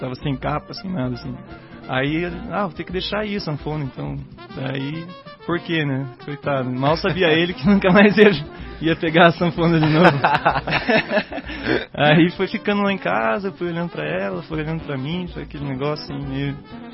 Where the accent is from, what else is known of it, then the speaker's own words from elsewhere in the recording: Guarapuava, Paraná, Brazil; eu sou de Guarapuava, que é uma cidade interior do Paraná aqui.